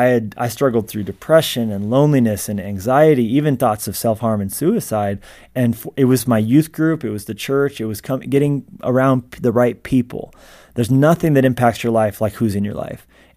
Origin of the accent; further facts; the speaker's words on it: Colorado, United States; Listen, I grew up in Colorado, listened to Focus on the Family as a kid every day driving to school.